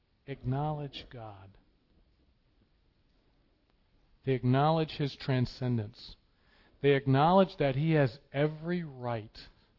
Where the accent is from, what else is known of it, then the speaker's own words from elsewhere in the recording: United States; I'm 50 years old now and growing up in America